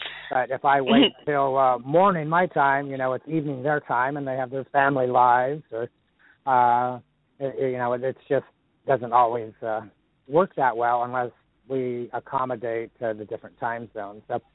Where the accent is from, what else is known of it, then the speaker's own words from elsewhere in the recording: California, United States; now in Boise, United States; you've got the ocean, and I grew up in California. So in Boise, we don't have the ocean